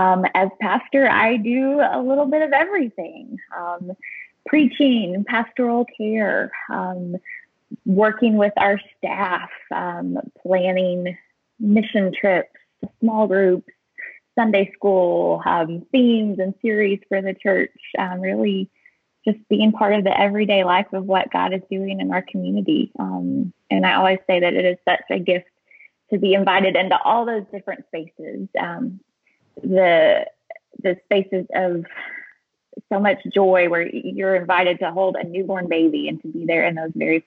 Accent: Kentucky, United States; moved away as an adult; now in Waco, United States; Yeah, I am originally from Kentucky, but I've been in Texas 10 years now. So Texas and Waco really become home over that time. I grew up in church in Kentucky

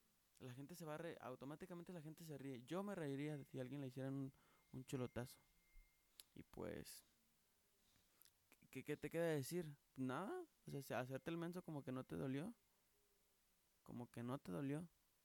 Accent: Mexico; Como buen mexicano que soy, cruzando por el cruce de cebras.

